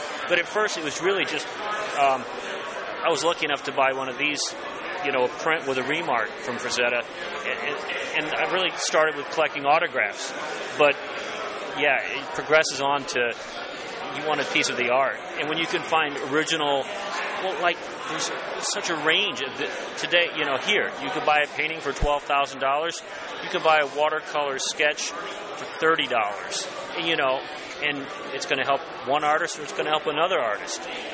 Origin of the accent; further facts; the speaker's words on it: Illinois, United States; I grew up in Illinois, and there's nothing in Illinois.